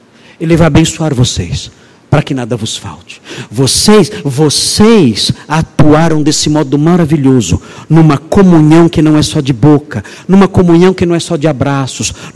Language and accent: Portuguese; Brazil; É a nossa saga como brasileiros que somos.